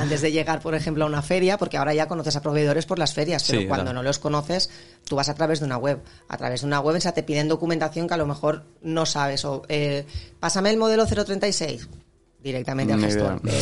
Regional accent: Algemesí, Valencian Community, Spain; Yo soy de Algemesí era zona cero.

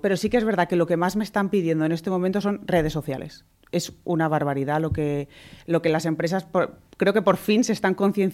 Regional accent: Sagunto, Valencian Community, Spain; Yo soy del puerto de Sagunto, de la zona de Sagunto, de Canet y demás, pero pues siempre he estado trabajando aquí en Valencia

